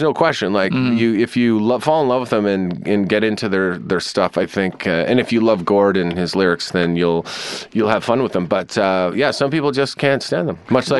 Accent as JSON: {"language": "English", "country": "Canada", "said": "I'm a Canadian."}